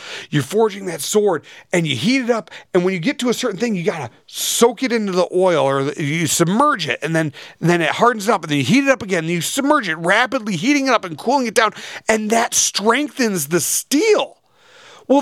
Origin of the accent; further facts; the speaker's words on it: Michigan, United States; I'm from Michigan. Planting a palm tree up here in Michigan is not going to work out too well for you